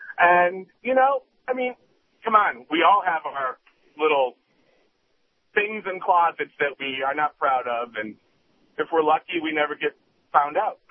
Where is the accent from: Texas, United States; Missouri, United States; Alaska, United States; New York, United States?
New York, United States; As a New Yorker, I would vote for Wiener because he's a strong liberal progressive.